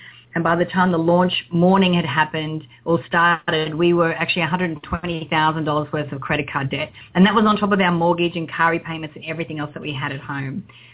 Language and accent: English; Sydney, New South Wales, Australia; Actually, I'm from Sydney, Australia